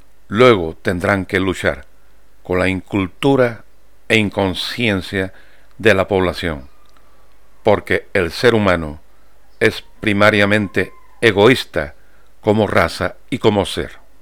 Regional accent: Andalusia, Spain; Soy español, andaluz, y he mamado desde pequeño el culto a la Virgen.

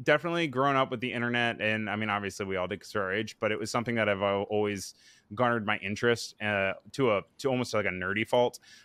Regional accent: Maryland, United States; moved away as an adult; now in New York, United States; So I'm initially from Maryland, and I actually worked for an agency down in Maryland.

